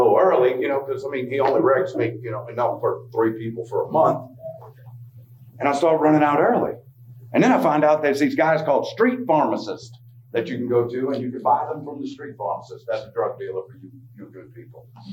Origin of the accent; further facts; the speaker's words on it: New Orleans, Louisiana, United States; I'm from New Orleans originally